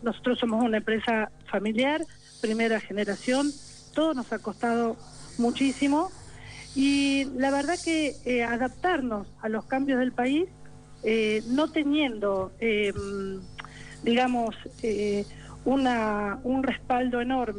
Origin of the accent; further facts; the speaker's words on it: Luján, Buenos Aires Province, Argentina; porque nosotros somos nativos de Luján, vivimos en Luján